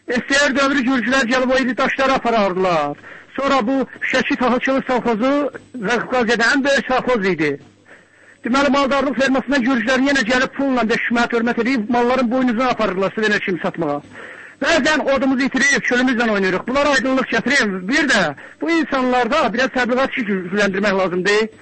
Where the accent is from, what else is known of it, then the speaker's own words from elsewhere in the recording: Ismayilli, Ismayilli District, Azerbaijan; Elxan bəy, bu mən İsmailliyəm, 2 tamda xoz üzərinə qayılmaq istəyirəm.